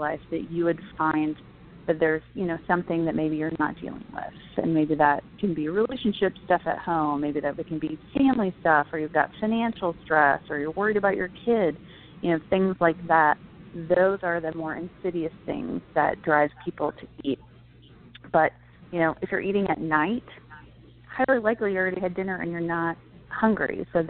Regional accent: Midwest, United States; You know, I'm from the Midwest, so if somebody dies, you bring food.

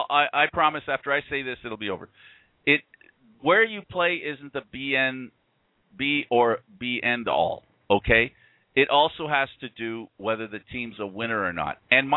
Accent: United States; now in Toronto, Canada; and I'm saying this as an American, not as a Canadian

